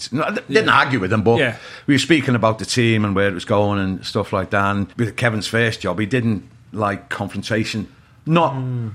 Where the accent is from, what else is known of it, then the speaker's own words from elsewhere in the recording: Liverpool, North West England, United Kingdom; He was my idol as a kid. You know, growing up in Liverpool in the 70s.